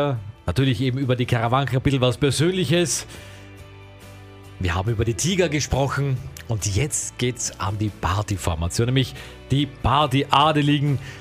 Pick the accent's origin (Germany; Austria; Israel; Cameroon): Austria; wir Österreicher, wir lieben natürlich auch unsere Mundart.